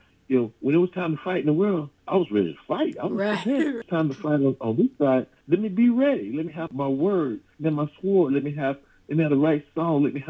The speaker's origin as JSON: {"language": "English", "town": "Brunswick", "region": "Georgia", "country": "United States", "said": "She lived down the road from me. I'm from Brunswick, Georgia."}